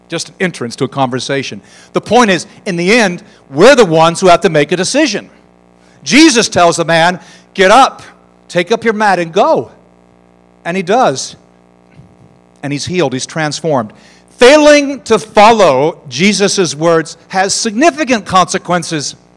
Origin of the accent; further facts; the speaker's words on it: United States; I'm an American, of course.